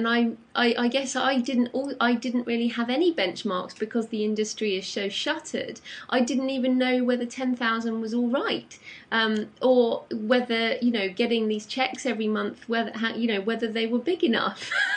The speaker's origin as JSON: {"language": "English", "country": "United Kingdom", "said": "I think it might be because I'm British."}